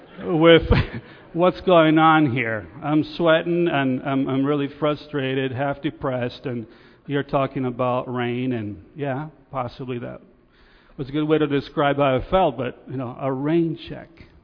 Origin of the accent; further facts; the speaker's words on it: Italy; English is a second language; now in United States; As I mentioned, I come from Italy, and you might even detect a little bit of an accent or a word that will come out a little bit different once in a while.